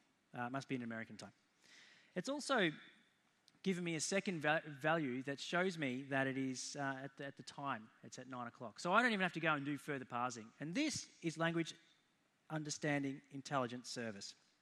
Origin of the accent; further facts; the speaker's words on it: Australia; accent: Australian; so my Aussie accent doesn't come off so great on that one.